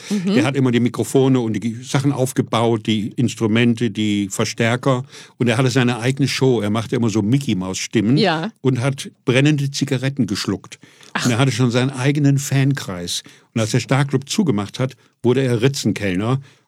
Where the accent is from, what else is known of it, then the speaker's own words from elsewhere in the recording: Fulda, Hesse, Germany; now in Hamburg, Germany; Ich komme gerade aus Fulda, gerade mal 20 Jahre alt. Bin wegen der Musik auf St. Pauli gelandet